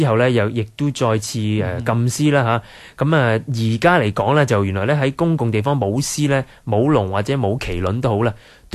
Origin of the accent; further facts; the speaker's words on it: Guangdong, China; 咁我哋广东人呢就称呢一种诗就叫做青面铁角牙刷须